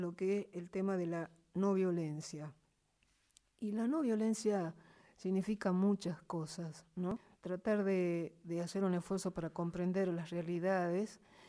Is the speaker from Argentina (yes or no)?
yes; Salta, Argentina